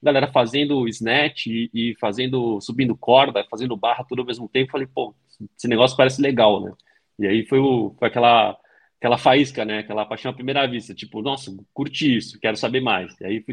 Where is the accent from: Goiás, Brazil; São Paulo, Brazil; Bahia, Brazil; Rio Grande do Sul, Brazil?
São Paulo, Brazil; Santos; Sou de Santos, né, lá é litoral, então tinha o costume de jogar bola na praia